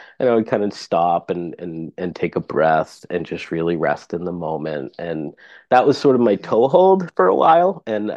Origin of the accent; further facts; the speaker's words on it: Massachusetts, United States; if I grew up in Vermont, I'd be a dramatically different person than I am now, like growing up in Massachusetts.